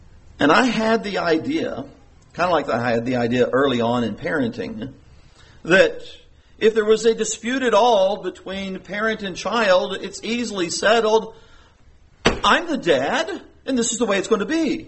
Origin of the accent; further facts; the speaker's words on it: United States; born there; I am very happy and feel blessed to have been born in this country.